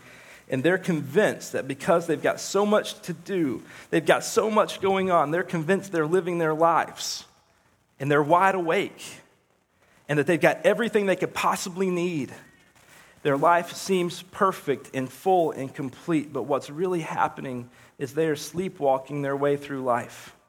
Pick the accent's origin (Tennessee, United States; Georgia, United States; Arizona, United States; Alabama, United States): Georgia, United States; Chickamauga; Well, I grew up in Chickamauga, and as you can imagine, the summers there got really boring. Not a whole lot to do in Chickamauga, Georgia.